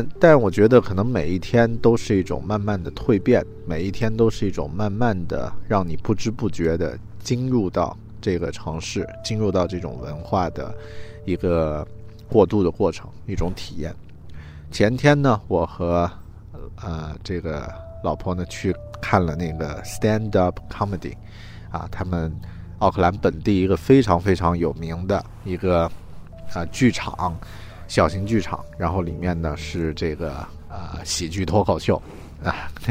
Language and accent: Chinese; China; 那比如说我是中国人啊